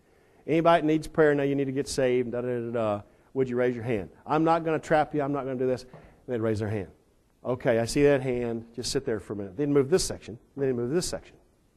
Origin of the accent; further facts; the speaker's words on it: Texas, United States; because I'm from Texas, went to Pensacola Bible Institute.